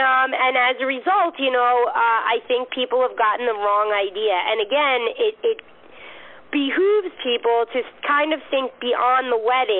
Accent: United States; because despite my heritage, I'm American born and raised

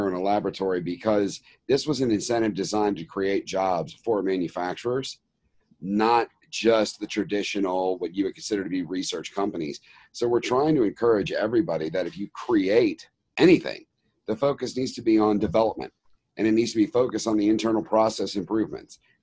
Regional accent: Clear Lake, Texas, United States; I grew up in Clear Lake, and my father worked in the chemical plants in Deer Park, right there on the ship channel.

